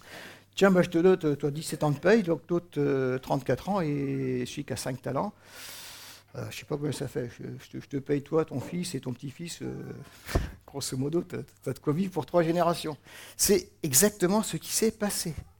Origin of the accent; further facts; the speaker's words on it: France; Parce que c'est vrai qu'en tant que Français, normal, moyen, on a toujours dit, oh là, le pognon, attention, hein.